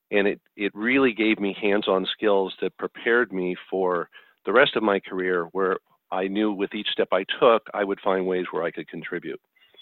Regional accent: Los Angeles, California, United States; also born or lived in United Kingdom; I was born in Los Angeles and have lived in the LA area all my life, other than 1 year that I spent in the UK. I went to the University of Southern California out here.

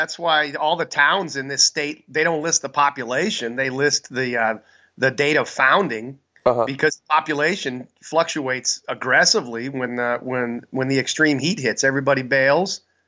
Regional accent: Pacific Northwest, United States; And I'm from the Northwest, man. I came from the rain to the desert, so it took me a while.

